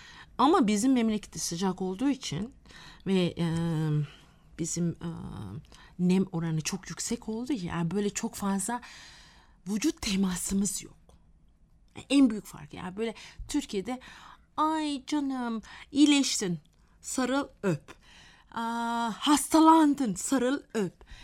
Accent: Malaysia; now in Ankara, Turkey; Aslen nerelisiniz deyince aslen Malezyalıyım dedim artık

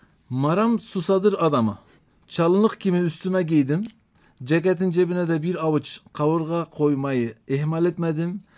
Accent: Antakya, Hatay, Turkey; Çocukluğum Antakya'nın Cebrail Tepesi'nde geçirdim. Orada doğma büyüme bir kişiyim. Okulum gene aynı şekilde aynı mahallede okudum.

